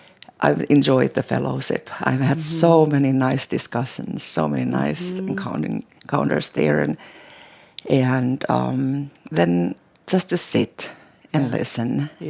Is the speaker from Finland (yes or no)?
yes; Finland; English is a second language; I come from Finland.